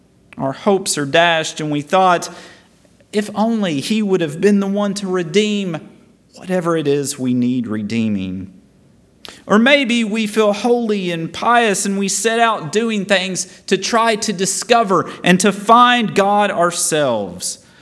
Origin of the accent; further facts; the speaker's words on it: Nebo, Kentucky, United States; Cleopas, which sounds like he could be a guy from my hometown of Nebo, Kentucky.